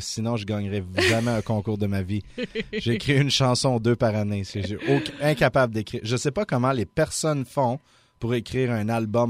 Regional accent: Quebec, Canada; now in Nova Scotia, Canada; moi, je viens pas de la baie Sainte-Marie en right. Nouvelle-Écosse, je viens du Québec. Ma mère est acadienne, mon père est québécois. Elle est partie de l'Acadie pour aller au Québec. Moi, je suis parti du Québec pour aller en Acadie.

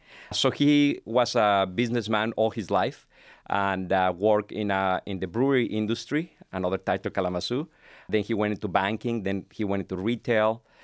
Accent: Monterrey, Nuevo León, Mexico; So growing up in Monterrey, my memories are always of family gatherings.

